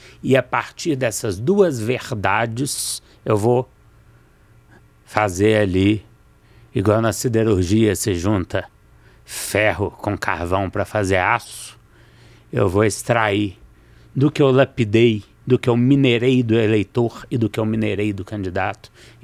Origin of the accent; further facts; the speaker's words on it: Minas Gerais, Brazil; Estamos aqui em Minas Gerais. Eu sou mineiro.